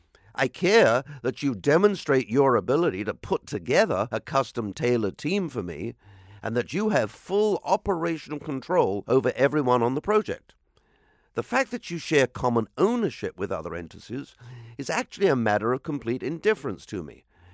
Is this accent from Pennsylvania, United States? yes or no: no; Boston, Massachusetts, United States; the best plumber in Boston, my hometown, was their company